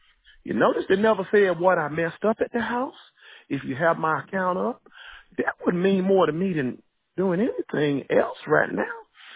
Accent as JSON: {"language": "English", "region": "North Carolina", "country": "United States", "said": "I'm not a Bay Minette person. I've traveled and built businesses. I'm from North Carolina."}